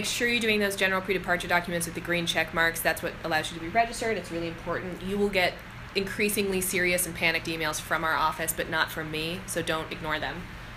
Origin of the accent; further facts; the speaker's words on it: Maine, United States; My example is I'm from Maine and I bring like little stonewalled blueberry jellies because blueberries are a thing